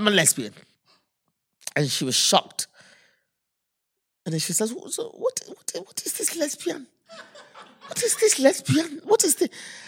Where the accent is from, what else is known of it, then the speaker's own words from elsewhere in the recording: United Kingdom; because I'm British.